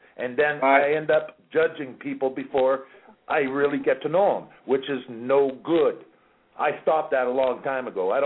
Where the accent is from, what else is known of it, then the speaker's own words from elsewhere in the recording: Windsor, Ontario, Canada; also born or lived in Paris, France / Quebec; I was born in Paris, France. He was in Interpol in Rome when I was born. And then we moved to Quebec, and then we moved to Windsor, Ontario.